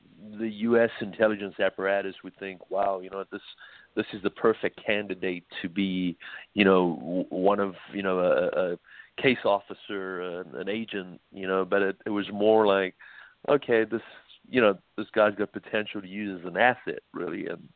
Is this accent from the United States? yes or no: no; South Africa; Yeah, I grew up in South Africa, and my first foray into the security business was straight out of college in the government intelligence sector